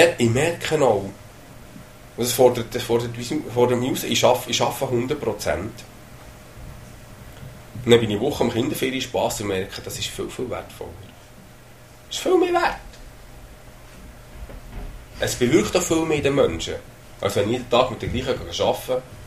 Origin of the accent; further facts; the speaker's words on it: Switzerland; Dass wir nicht denken, wir als Schweizer sind besser.